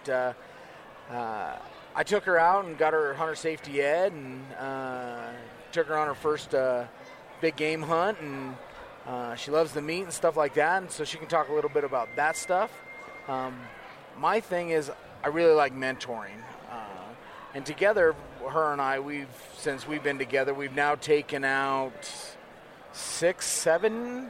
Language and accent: English; Colorado, United States; Well, born and raised in Colorado.